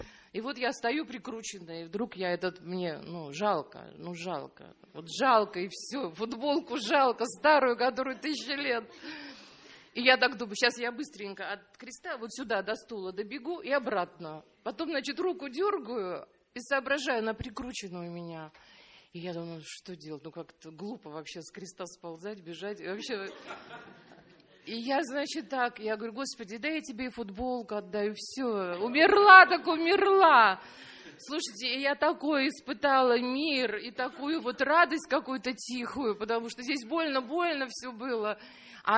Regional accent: Saint Petersburg, Russia; из Санкт-Петербурга.

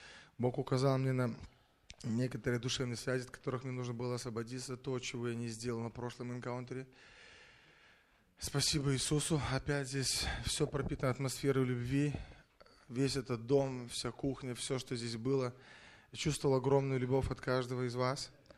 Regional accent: Belarus; я из Беларуси.

